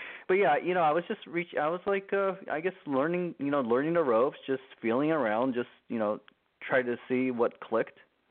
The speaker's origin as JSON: {"language": "English", "town": "Alameda", "region": "California", "country": "United States", "tie": "born there", "also_born_or_lived": "Japan", "said": "Well, I was born in Alameda, California. That's a suburb of San Francisco, and I moved around a lot, as a child, between Japan and the United States."}